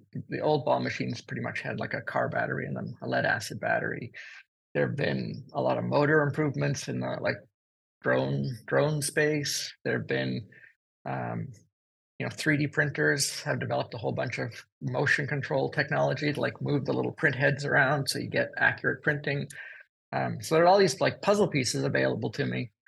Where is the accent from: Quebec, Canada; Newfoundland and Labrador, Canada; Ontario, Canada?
Newfoundland and Labrador, Canada; moved away as an adult; now in United States; So I grew up in Newfoundland, Canada, but I've been in the U.S. since college.